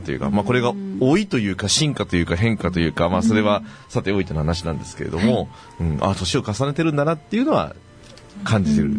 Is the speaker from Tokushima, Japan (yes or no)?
yes; Kainan, Tokushima, Japan; born there; 生まれは、徳島県なんですよね、私実は。で、徳島県の海南町、今は、合併して海陽町って言ってるんですけれども、